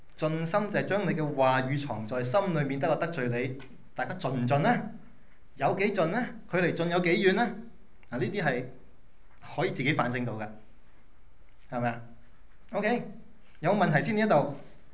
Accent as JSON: {"language": "Cantonese", "country": "China", "said": "所以其實猶太人嚟講，同我哋中國人都有少少似"}